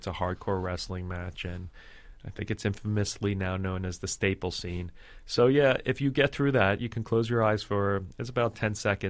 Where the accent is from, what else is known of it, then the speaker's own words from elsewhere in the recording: Brooklyn, New York, United States; I grew up in Brooklyn